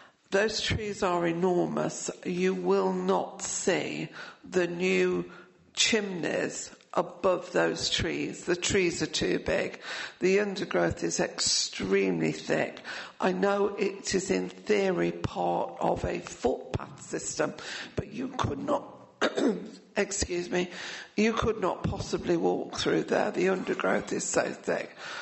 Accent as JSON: {"language": "English", "town": "Nottingham", "region": "East Midlands", "country": "United Kingdom", "said": "I come from Nottingham. Nottingham traditionally has gone to work early."}